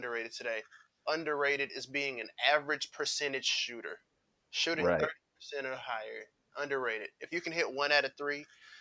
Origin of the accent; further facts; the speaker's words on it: Memphis, Tennessee, United States; because my hometown Memphis does have a team, the Express, who will be playing in the AAF this upcoming season